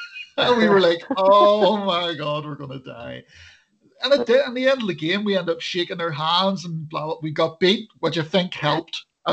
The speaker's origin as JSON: {"language": "English", "region": "Northern Ireland", "country": "United Kingdom", "accent": "Northern Irish", "said": "I heard one of them mocking my Northern Ireland accent"}